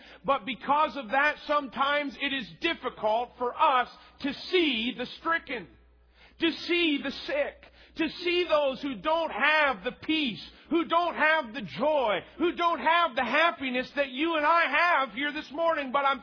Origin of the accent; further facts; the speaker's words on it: Bridgewater, United States; I grew up in small towns. Most of my teenage years, I grew up in Bridgewater, which is about 8,000 people.